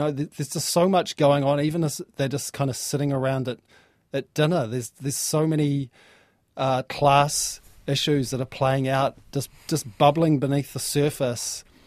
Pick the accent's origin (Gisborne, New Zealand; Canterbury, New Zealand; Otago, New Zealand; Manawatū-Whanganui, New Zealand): Manawatū-Whanganui, New Zealand; Whanganui; I'm from Whanganui